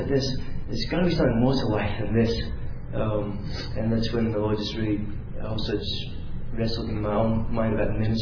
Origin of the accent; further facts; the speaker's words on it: Scotland, United Kingdom; accent: English; So growing up in Scotland as a young believer was a very, very lonely existence. So I had an English accent